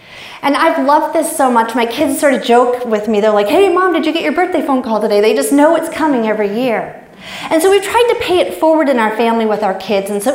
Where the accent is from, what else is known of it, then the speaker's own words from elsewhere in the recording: Chicago, Illinois, United States; born there; I was born on December 12th. In Chicago, Illinois.